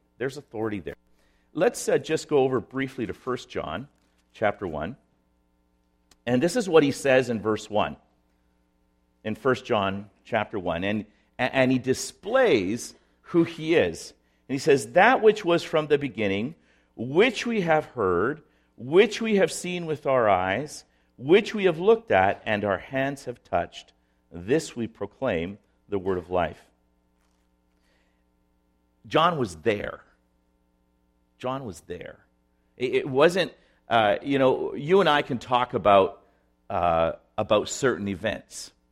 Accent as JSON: {"language": "English", "country": "Chile", "tie": "born or raised there", "moved": "yes", "said": "I was born and raised in South America. My parents were missionaries there in the country of Chile, not Argentina, unfortunately."}